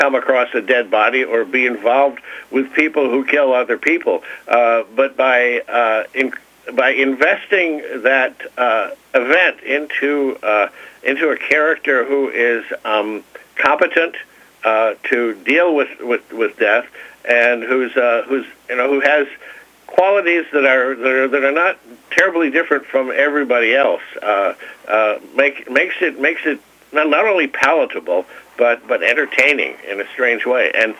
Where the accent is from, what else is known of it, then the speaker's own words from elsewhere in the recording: Tomah, Wisconsin, United States; I grew up in Tomah, but and I also, edited the weekly newspaper in a town in Massachusetts, Mansfield, Massachusetts